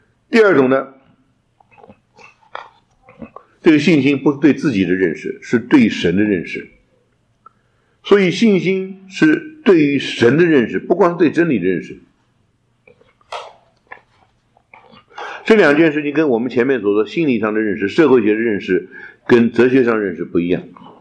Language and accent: Chinese; China; 当然我们中国人说什么有心什么栽花花不发，无心插柳柳成荫